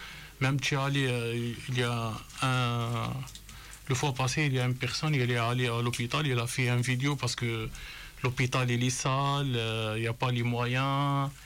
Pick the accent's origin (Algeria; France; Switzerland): Algeria; Nous, chez nous en Algérie, c'est les généraux qui décident